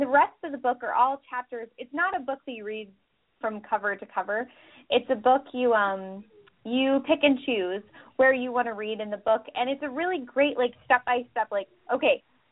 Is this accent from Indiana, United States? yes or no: no; Chicago, Illinois, United States; now in Washington, United States; I know that so I live in Washington. I'm from Chicago, uh-huh.